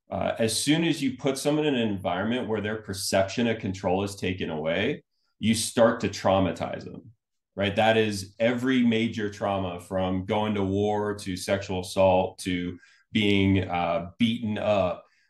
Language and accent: English; United States; One of the things that we know as especially as an American is that anything worthwhile takes a lot of pain, suffering, and effort.